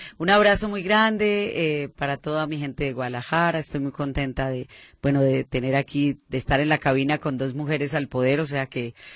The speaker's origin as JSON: {"language": "Spanish", "country": "Colombia", "said": "Yo soy de Colombia, llevo 28 años de carrera"}